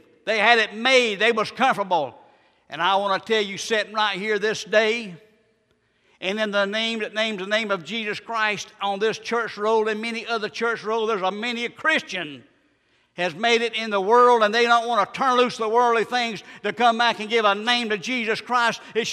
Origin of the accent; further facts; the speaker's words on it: Miami, Florida, United States; I remember when it's safe, whenever we was raised in Miami, when I was a little small child, we'd catch a bus and go downtown Miami and see a movie and winter shop